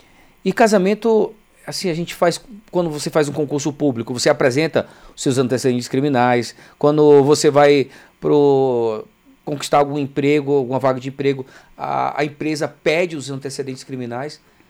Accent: Amazonas, Brazil; Eu sou lá do estado do Amazonas

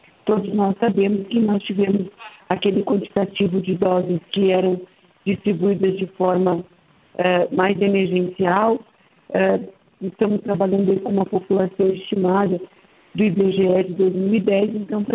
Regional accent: Brazil; Mas nós também, como brasileiros, precisamos fazer a nossa parte, né?

